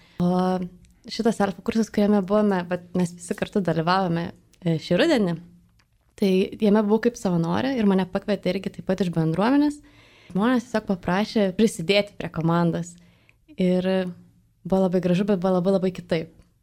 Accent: Vilnius, Vilnius County, Lithuania; esu vilnietė visiška.

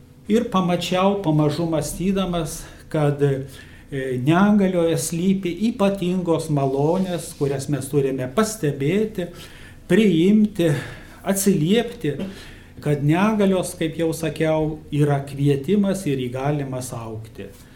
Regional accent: Klaipėda, Klaipėda County, Lithuania; Aš gimiau Klaipėdoje, išaugau prie jūros

